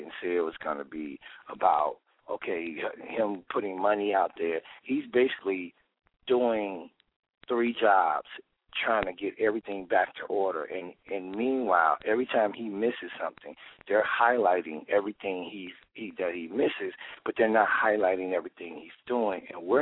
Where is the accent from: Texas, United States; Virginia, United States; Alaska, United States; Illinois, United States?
Illinois, United States; Chicago; now in Atlanta, United States; Of course, I'm from Chicago. I now live in Atlanta.